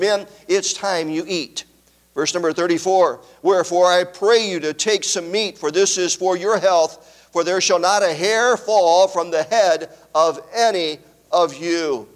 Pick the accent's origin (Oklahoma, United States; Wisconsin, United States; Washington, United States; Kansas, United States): Wisconsin, United States; I grew up in Wisconsin, well, at least my teen years in Wisconsin, and we'd have a similar kind of weather